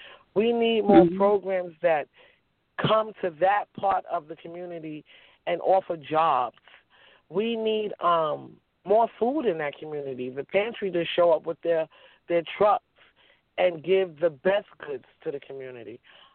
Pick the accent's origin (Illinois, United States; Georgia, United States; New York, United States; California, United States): New York, United States; New York City; You know, I was born in Harlem. I was born in the projects. And one thing I was raised with is love. That's how my community survived. My community in Harlem, even though we was not wealthy people